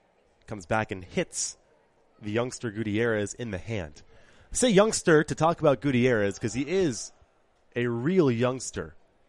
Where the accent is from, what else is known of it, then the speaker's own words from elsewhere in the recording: Boston, Massachusetts, United States; some of the natives of the South, of which I am not. I'm from Boston